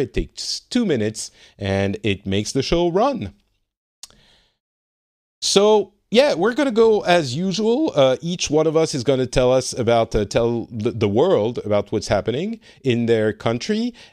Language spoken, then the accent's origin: English; France; now in Finland; so I'm from France and I currently live in Finland